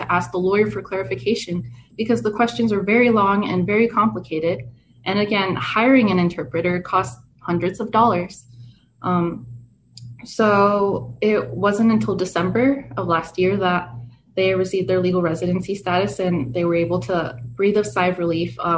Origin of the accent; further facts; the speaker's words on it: Las Vegas, Nevada, United States; we were very lucky because I grew up in Las Vegas, which is a very diverse city and very welcoming in many ways.